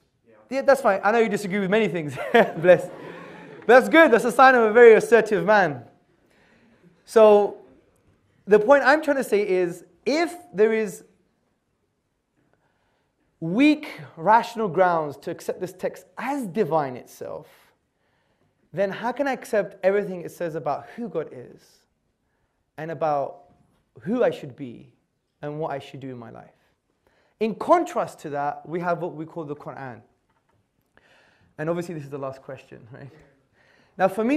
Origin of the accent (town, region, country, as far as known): Hackney, London, United Kingdom; born or raised there